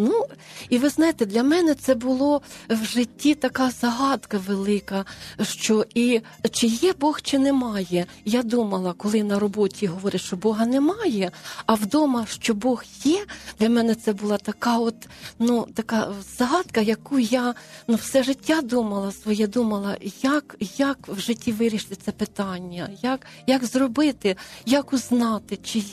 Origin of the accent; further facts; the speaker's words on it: Orlovets, Cherkasy Oblast, Ukraine; now in Kyiv, Ukraine; Живу я в Києві. Родом я з Черкащини, з мальовничого села Орловець на Городищині.